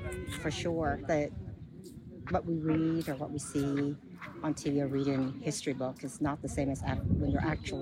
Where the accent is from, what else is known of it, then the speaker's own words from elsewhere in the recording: Tennessee, United States; I'm from Tennessee.